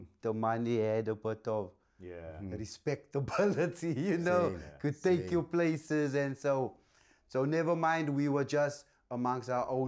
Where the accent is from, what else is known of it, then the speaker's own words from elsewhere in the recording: Cape Town, Western Cape, South Africa; We personally, my experience growing up in Mitchells Plain, Cape Town, South Africa, in apartheid was nice.